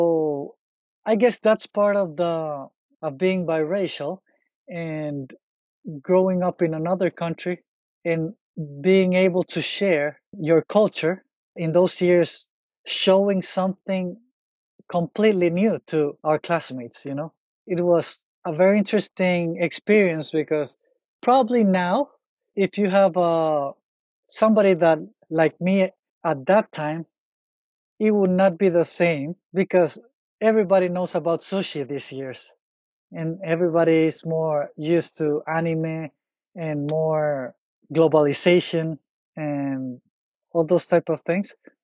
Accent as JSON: {"language": "English", "country": "El Salvador", "tie": "born or raised there", "said": "So yeah, the Japanese community during our time growing up in El Salvador was very small. So there were not many Asians in El Salvador growing up, and people were not used to seeing many Asians around."}